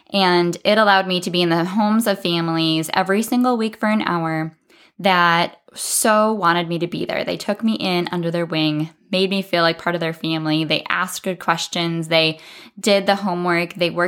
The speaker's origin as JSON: {"language": "English", "region": "South Dakota", "country": "United States", "said": "I'm from South Dakota in the Midwest in the United States"}